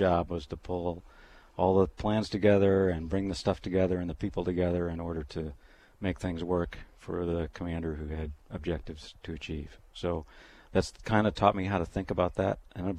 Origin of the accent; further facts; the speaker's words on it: Sioux Falls, South Dakota, United States; moved away as an adult; also born or lived in De Smet; Well, I grew up in Sioux Falls and DeSmet, and joined the Air Force through Air Force ROTC and graduated from SDSU. Got my commission, and I left the state for 23 years.